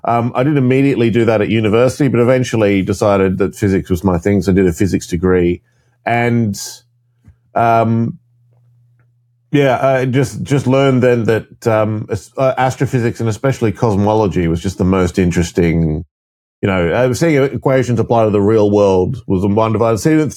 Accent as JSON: {"language": "English", "town": "Maxville", "region": "New South Wales", "country": "Australia", "said": "A town called Maxville. That's where I'm from."}